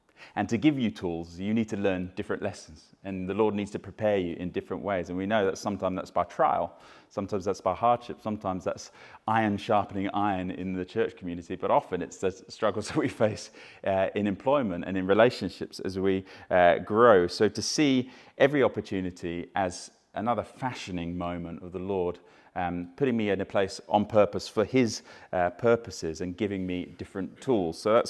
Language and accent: English; Bedhampton, South East England, United Kingdom; This was in Havant. I grew up in Bedhampton